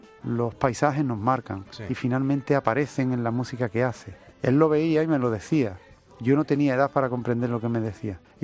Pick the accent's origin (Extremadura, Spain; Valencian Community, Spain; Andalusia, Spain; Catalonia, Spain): Andalusia, Spain; Huelva; now in Seville, Spain; Lo que tiene de realidad es que yo soy de Huelva, aunque vivo en Sevilla. Soy de Huelva y es una ciudad marinera